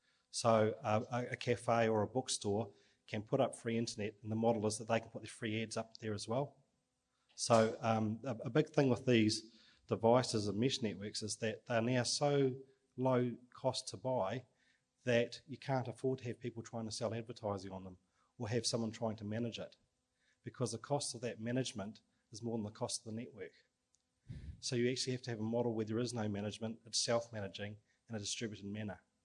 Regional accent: New Zealand; from New Zealand

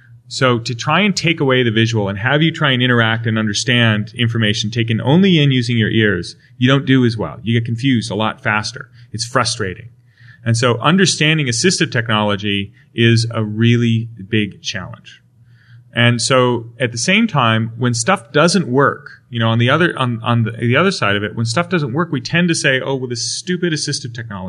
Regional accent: Wisconsin, United States; I'm from Wisconsin, so, you know, we have that kind of relationship.

